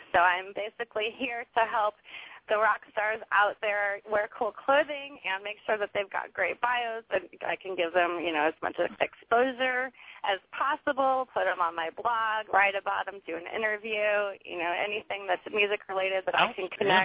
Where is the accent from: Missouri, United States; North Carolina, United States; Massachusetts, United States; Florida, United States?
Missouri, United States; St. Louis; now in Los Angeles, United States; I actually just celebrated my 10-year anniversary here in L.A. last month. So I am from St. Louis, Missouri, and I'm out here living the dream.